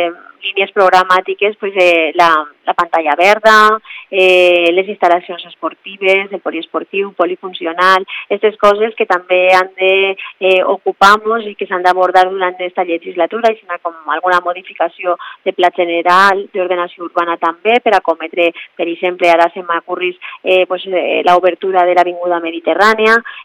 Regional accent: Almassora, Valencian Community, Spain; jo ara en aquests moments estic totalment volcada en l'Ajuntament d'Almassora, en el meu poble

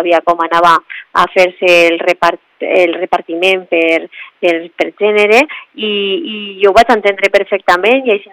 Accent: Almassora, Valencian Community, Spain; jo ara en aquests moments estic totalment volcada en l'Ajuntament d'Almassora, en el meu poble

